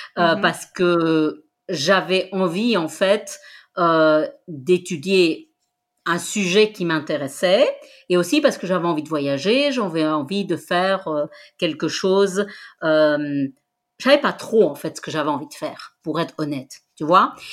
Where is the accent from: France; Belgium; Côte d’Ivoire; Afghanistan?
Belgium; born there; alors je suis belge, je suis née en Belgique, mais dans une famille d'origine espagnole. Donc ça veut dire que en Belgique, comme on est un pays multilingue, moi j'ai fait mes études dans le système francophone